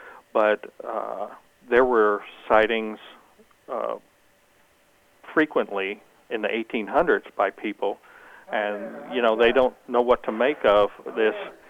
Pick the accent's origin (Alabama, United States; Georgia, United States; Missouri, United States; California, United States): Missouri, United States; I'm a skeptic. I'm born and raised in Missouri, and I'm a very skeptical person by my nature.